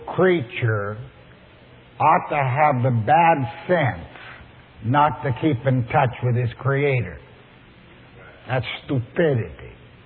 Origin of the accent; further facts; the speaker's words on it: Northern Canada, Canada; I was raised in the Canadian North